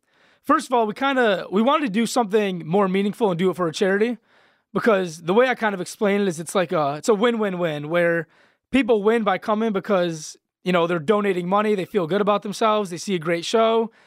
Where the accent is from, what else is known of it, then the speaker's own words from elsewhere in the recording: Berkeley, Michigan, United States; did a show this summer in my hometown of Berkeley, Michigan.